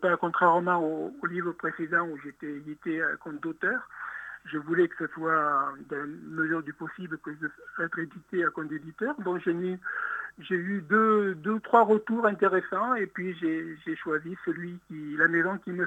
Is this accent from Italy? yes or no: no; Calvisson, Occitanie, France; Donc, moi, j'habitais à côté. Je suis originaire de Calvisson.